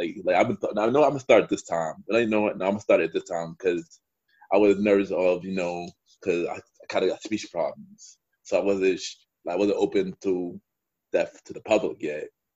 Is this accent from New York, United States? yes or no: yes; Brooklyn, New York, United States; I'm from Brooklyn, New York. I'm half Asian, half Southern, but I was born here.